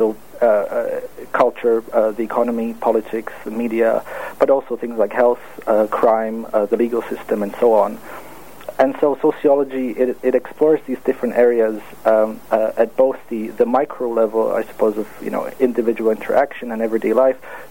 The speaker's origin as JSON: {"language": "English", "country": "Czechia", "said": "Yes, that's right, I'm from the Czech Republic."}